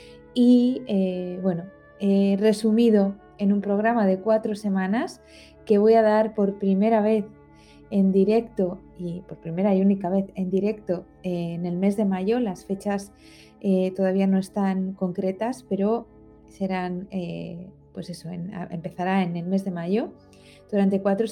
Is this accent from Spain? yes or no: yes; Spain; por lo menos en mi país, desde donde te estoy hablando, que es España